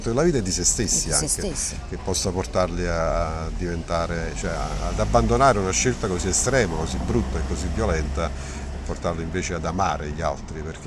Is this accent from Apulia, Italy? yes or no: no; Naples, Campania, Italy; e ogni volta da napoletani siamo riusciti a prenderci qualcosa da parte dei popoli che sono arrivati a Napoli